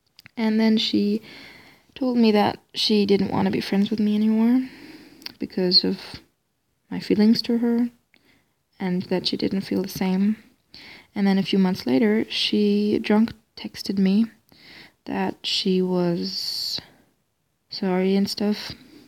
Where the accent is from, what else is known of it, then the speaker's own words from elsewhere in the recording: Germany; and I was from Germany, and we were kind of best friends